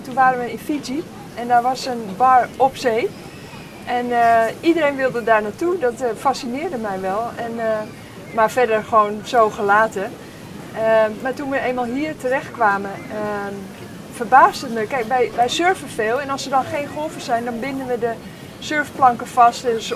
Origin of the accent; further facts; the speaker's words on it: Netherlands; now in Spain; Maar ja, ga dat maar eens doen in Spanje, weet je. Als Nederlander